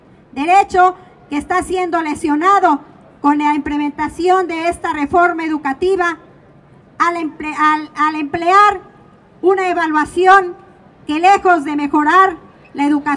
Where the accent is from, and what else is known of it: Mexico